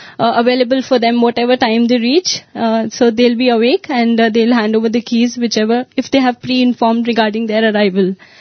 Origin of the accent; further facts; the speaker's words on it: Nagpur, Maharashtra, India; from Nagpur, and I'm a very grateful and extremely humbled alumna of Sri Satyasai Institute of Higher Learning, a batch of 2009.